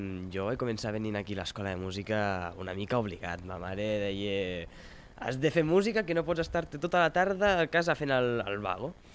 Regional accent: Vimbodí, Catalonia, Spain; soc de Vimbodí i doncs toco el baix, ves?

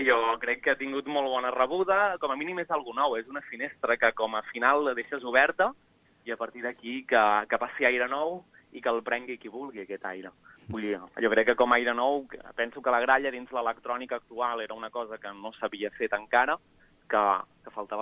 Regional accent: Sallent, Catalonia, Spain; la colla gegantera del meu poble, que és Sallent, a la comarca del Bages.

